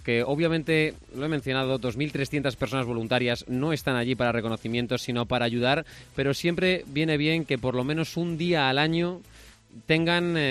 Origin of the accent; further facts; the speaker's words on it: Valladolid, Castile and León, Spain; Qué orgullosos nos hace sentirnos como vallisoletanos este tipo de proyectos que además son premiados.